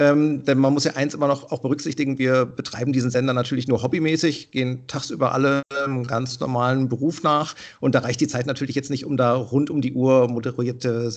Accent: Cologne, North Rhine-Westphalia, Germany; born there; als gebürtiger Kölner schlägt mein Herz natürlich

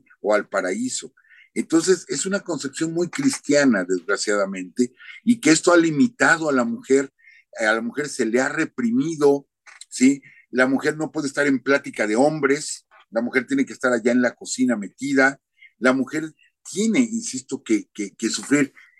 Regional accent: Cotija, Michoacán, Mexico; Yo soy de Michoacán, soy de un pequeño pueblo de Michoacán que se llama Cotija, y Cotija está al pie de una ladera.

